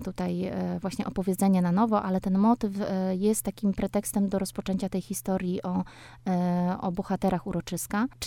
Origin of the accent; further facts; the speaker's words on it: Warmian-Masurian Voivodeship, Poland; ja wychowałam się właśnie na takiej w małej miejscowości, tutaj na takim pograniczu właśnie Warmii